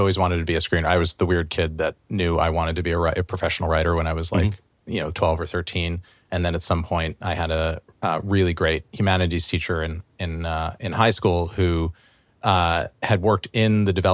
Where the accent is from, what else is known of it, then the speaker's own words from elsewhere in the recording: New Jersey, United States; So like Craig, I grew up in New Jersey. I did not have any way into the business.